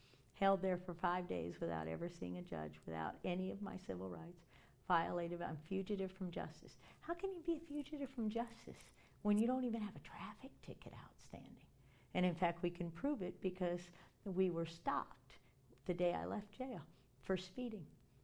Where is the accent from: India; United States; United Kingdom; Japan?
United States; Washington, District of Columbia; I grew up in Washington. I know the games they play in Washington.